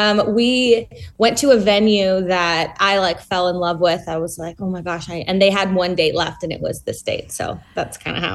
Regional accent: British Columbia, Canada; I grew up in the West Coast of Canada.

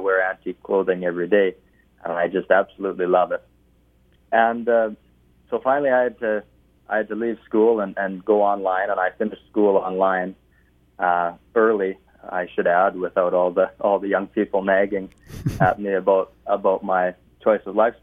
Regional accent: Park Valley, Saskatchewan, Canada; of course. I grew up in the Big River area and in a place called Park Valley on a ranch out there.

